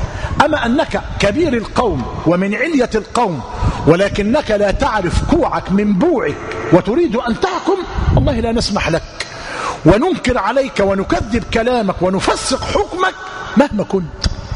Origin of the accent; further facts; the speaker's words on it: Egypt; وعندنا في مصر، وده متعارف عليه